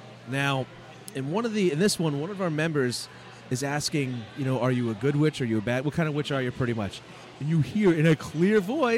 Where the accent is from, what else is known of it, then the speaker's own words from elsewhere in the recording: New Jersey, United States; We're all from New Jersey. No, we're from up north